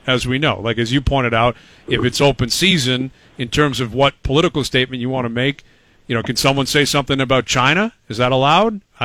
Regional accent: Toronto, Ontario, Canada; So we represent Ontario, two Ontario boys. We're both from Toronto.

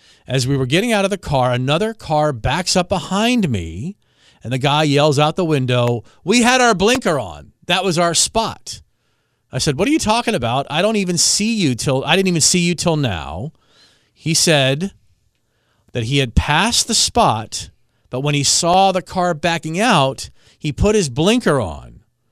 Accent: Washington, District of Columbia, United States; So I was in my hometown in Washington, D.C. over the weekend.

